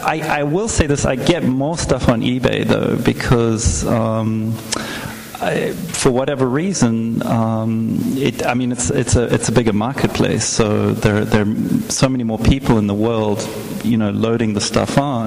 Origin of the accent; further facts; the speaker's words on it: South Africa; I'm South African, and so it seemed like an appropriate thing to do.